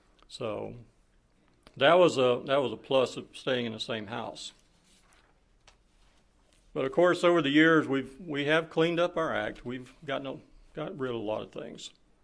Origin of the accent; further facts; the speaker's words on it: Florida, United States; Yeah, I was born and raised here in Florida. I grew up with a family of six kids, a mother and father.